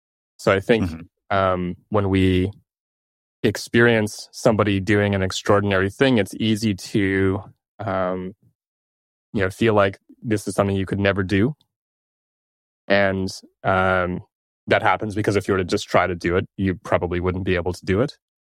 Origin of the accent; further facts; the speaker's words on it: Toronto, Ontario, Canada; I am from Toronto. And I still reside here.